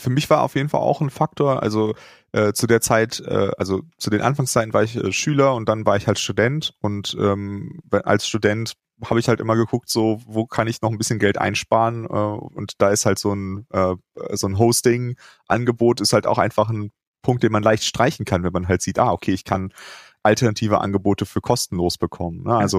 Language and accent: German; Cologne, North Rhine-Westphalia, Germany; Ich bin ja in Köln groß geworden